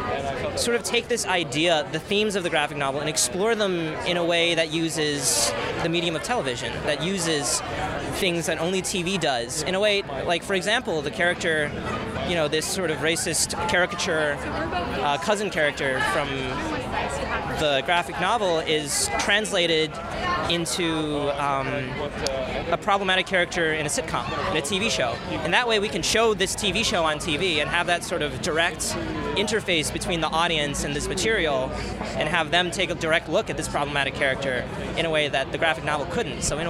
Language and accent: English; Minnesota, United States; I grew up in Minnesota, so I'd never had access to this.